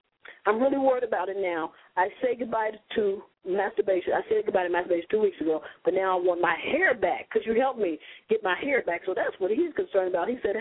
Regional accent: Chicago, Illinois, United States; You know, I'm from Chicago. That's one of the words.

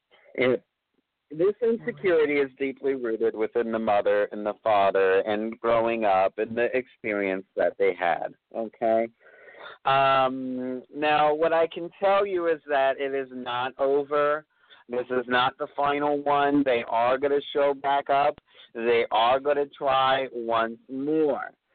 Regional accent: Florida, United States; You know, Florida is my home state, too

